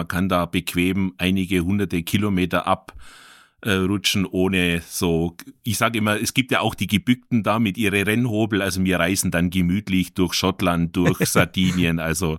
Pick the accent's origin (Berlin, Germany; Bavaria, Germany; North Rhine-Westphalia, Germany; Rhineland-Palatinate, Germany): Bavaria, Germany; Garmisch-Partenkirchen; now in Sindelfingen, Germany; ich bin 1971 geboren. Jetzt könnt ihr alle selber ausrechnen, wie alt ich bin. Bin aus Garmisch-Partenkirchen gebürtig, wohne aber schon ewig lange jetzt in Baden-Württemberg, in Sindelfingen